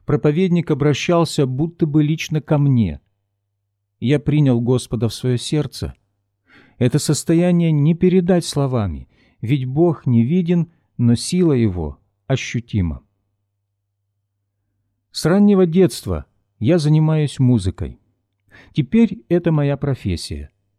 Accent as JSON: {"language": "Russian", "region": "Western Ukraine", "country": "Ukraine", "tie": "born there", "said": "Хотя мои родители и родственники верующие уже много поколений, а сам я родился на Западной Украине."}